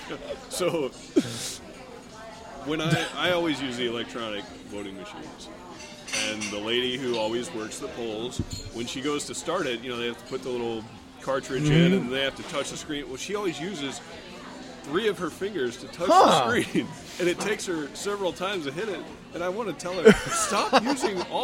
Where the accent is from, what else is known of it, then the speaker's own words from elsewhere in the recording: United States; Because I can. Because I'm an American.